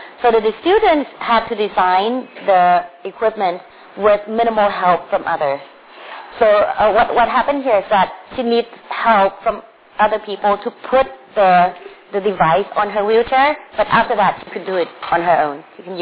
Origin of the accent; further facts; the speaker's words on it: Bangkok, Thailand; English is a second language; Like I said, I'm from Bangkok, Thailand.